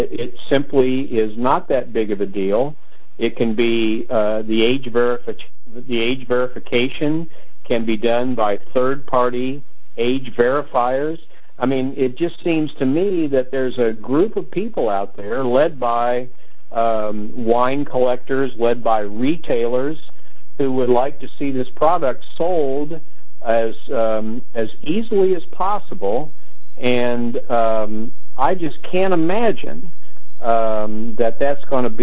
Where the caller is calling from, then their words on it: Indiana, United States; I'm calling from Indiana, oftentimes the epicenter of alcohol deregulation